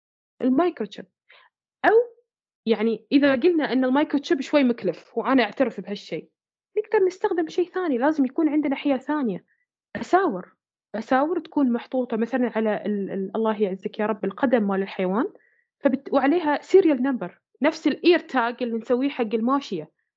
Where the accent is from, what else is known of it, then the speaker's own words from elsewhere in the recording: Bahrain; جمعية الرفق بالحيوان مثلا موجودة عندنا في البحرين مثلا